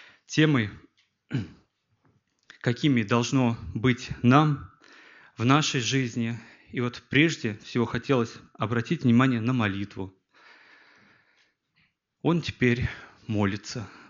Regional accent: Saransk, Mordovia, Russia; Я, братья из Мордовии, город Саранск

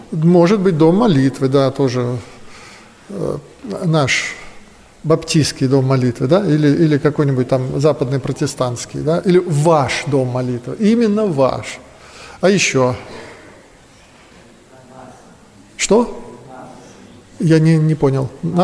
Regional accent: Balashikha, Moscow Oblast, Russia; Я служитель из Балашихи, Салтыковская церковь.

